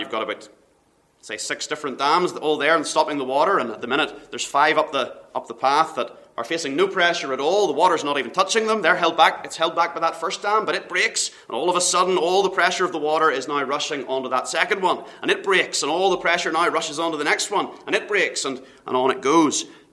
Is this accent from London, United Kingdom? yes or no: no; Northern Ireland, United Kingdom; growing up in Northern Ireland